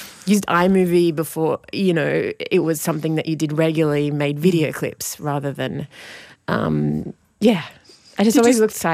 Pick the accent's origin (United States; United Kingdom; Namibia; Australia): Australia; Wagga Wagga, New South Wales; I grew up in Wagga Wagga on Wiradjuri country.